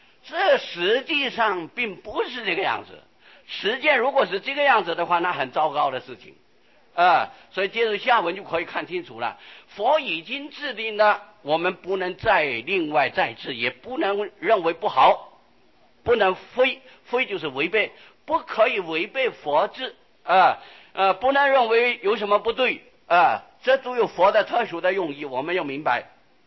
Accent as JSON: {"language": "Chinese", "country": "Taiwan", "said": "在我们台湾的习惯呢、啊，差不多家家户户都有洗澡场啊，"}